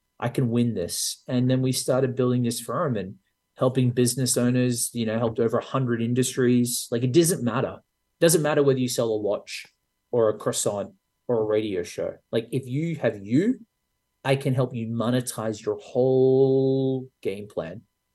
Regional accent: Australia; I think we all thought, I'm Australian attitude.

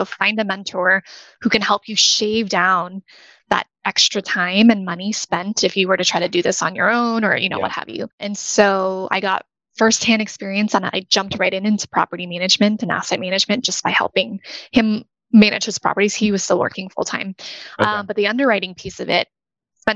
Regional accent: Arizona, United States; Also, part of that is because I grew up in Arizona and I'm very familiar with that market. Went to school in Tucson.

